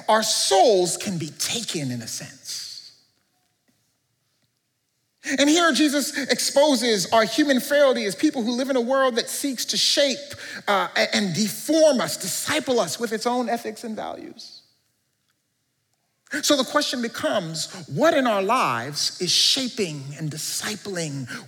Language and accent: English; Canada; I'm Canadian